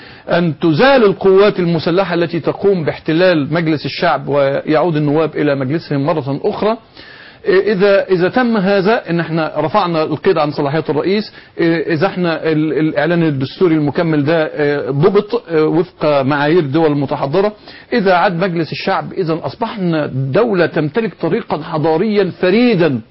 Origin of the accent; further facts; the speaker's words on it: Egypt; كمصريين جميعا